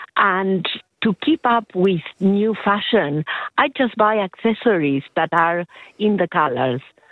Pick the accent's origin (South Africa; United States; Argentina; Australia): Argentina; I come from Argentina, when fashion is very important